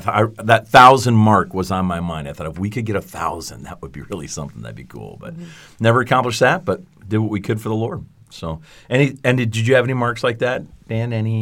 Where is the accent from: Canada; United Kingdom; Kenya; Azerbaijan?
Canada; I was a Canadian boy back in Canada